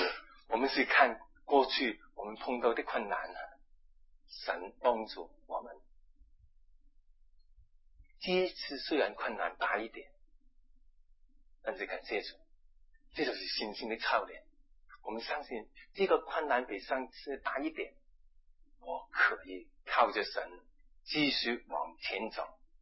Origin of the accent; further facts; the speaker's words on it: Hong Kong; first language Cantonese; moved away; 甚至我发现连我是广东人，跟广东人讲话有些时候都讲不通。